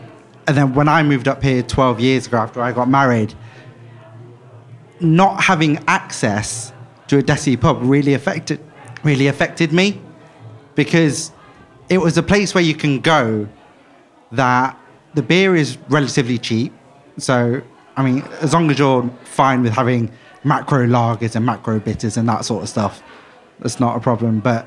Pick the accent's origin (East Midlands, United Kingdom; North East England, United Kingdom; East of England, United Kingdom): East Midlands, United Kingdom; Leicester; So I'm from Leicester, where we've got a massive tradition of Desi pubs. They're all in working class areas.